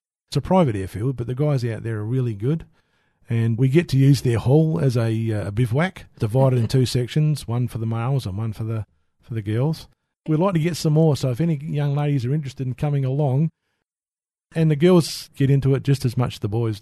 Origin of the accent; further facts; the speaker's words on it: Australia; We don't want to upset them, but we figure that we're Australian.